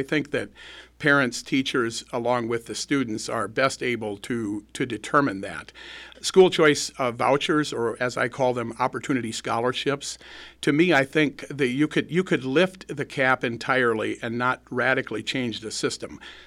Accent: Wisconsin, United States; We're people from Wisconsin. We're people from America.

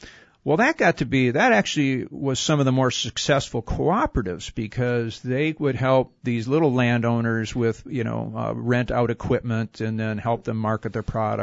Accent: Detroit, Michigan, United States; I grew up in the Detroit area in the 50s and 60s when there was huge middle class.

